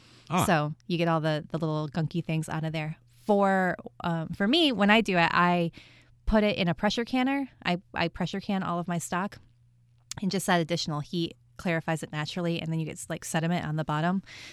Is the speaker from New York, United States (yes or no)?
yes; New York, United States; I grew up out near the Finger Lakes where they put Riesling in your baby bottle.